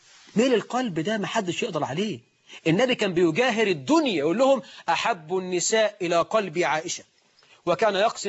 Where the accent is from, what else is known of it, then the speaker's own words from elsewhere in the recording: Egypt; ده احنا عندنا في مصر 9 مليون عانس.